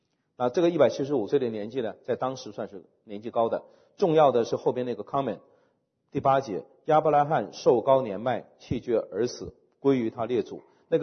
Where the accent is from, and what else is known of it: China